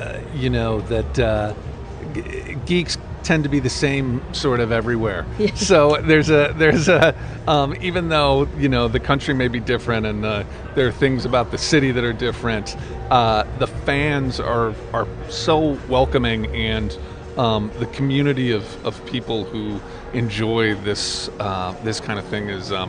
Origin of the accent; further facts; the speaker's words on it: Missouri, United States; We grew up in Missouri, in the middle of the United States.